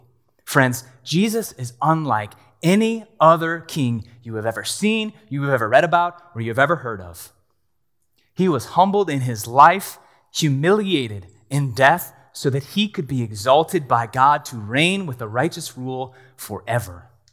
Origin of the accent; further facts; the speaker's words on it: United States; all my differences to the average onlooker make it obvious that I'm an American, right? My passport says it, my appearance says it, my demeanor says it